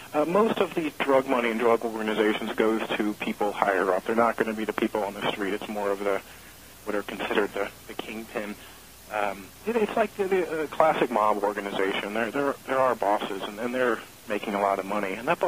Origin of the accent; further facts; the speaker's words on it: Evanston, Illinois, United States; I was in Chicago when I grew up in Evanston.